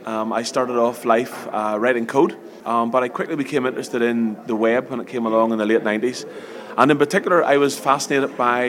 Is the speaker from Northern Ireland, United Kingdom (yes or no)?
yes; Northern Ireland, United Kingdom; I'm an Antrim man, as you can maybe tell from my accent.